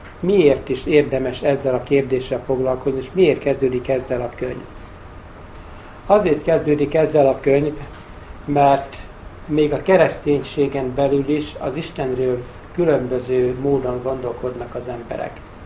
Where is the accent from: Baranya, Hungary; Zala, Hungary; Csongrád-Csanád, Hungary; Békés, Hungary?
Baranya, Hungary; Pécs; és Pécsről jöttem.